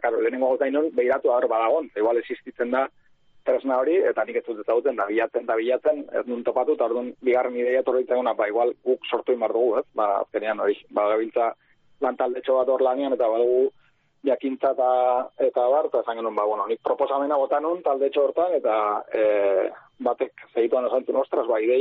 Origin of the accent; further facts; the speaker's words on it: Navarre, Spain; now in San Sebastián, Spain; Nafarra naiz, baina Donosti mikina ez azken urtetan